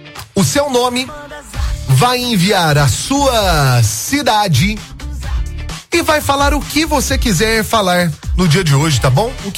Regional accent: Itajubá, Minas Gerais, Brazil; Sou de Itajubá

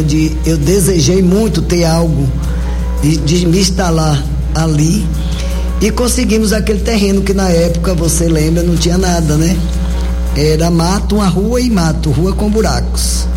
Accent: Santa Rita de Cássia, Bahia, Brazil; also born or lived in Barreiras / Salvador; eu sou aqui de Santa Rita de Cássia, depois mudamos para Barreiras, meus pais, e minha mãe acabou se mudando para Formosa e ela mudou para Barreiras. E aí nós fomos estudar em Salvador. E lá casei, tive filhos.

